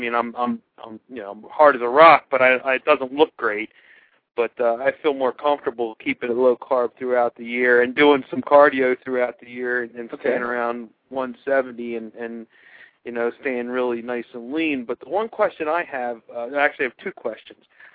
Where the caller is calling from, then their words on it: Downingtown, Pennsylvania, United States; I'm from Downingtown, Pennsylvania.